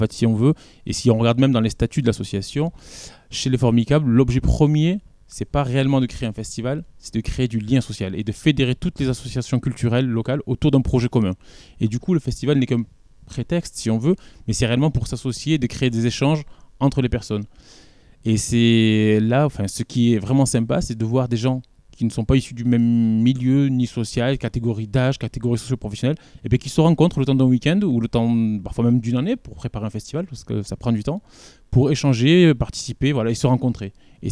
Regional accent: Marvejols, Occitanie, France; En fait, je suis né à Marvejols, j'ai grandi à Marvejols.

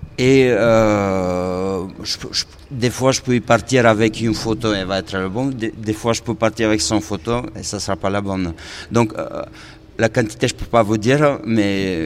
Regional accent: Bulgaria; now in France; de la France que je découvre, hein, parce que je viens de la Bulgarie.

